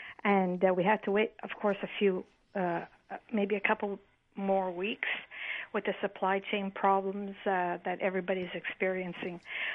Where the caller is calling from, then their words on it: Montreal, Quebec, Canada; Yeah, NDG.